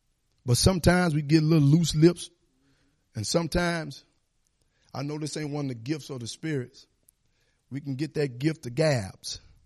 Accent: St. Louis, Missouri, United States; Where I came up, Pastor, all the time about you came from Detroit to slums. I came from West Side to slums. You know, I wasn't in Detroit, I was in St. Louis.

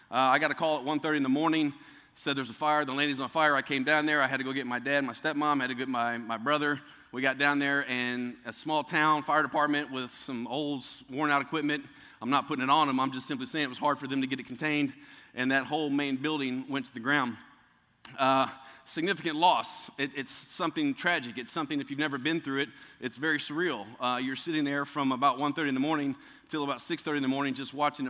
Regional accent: Missouri, United States; I'm from Southeast Missouri now.

